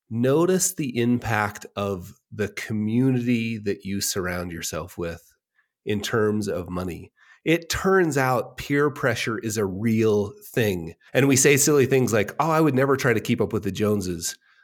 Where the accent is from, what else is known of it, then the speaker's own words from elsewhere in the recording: Park City, Utah, United States; So I was settled in a cozy room at a music and art conference in my hometown of Park City, Utah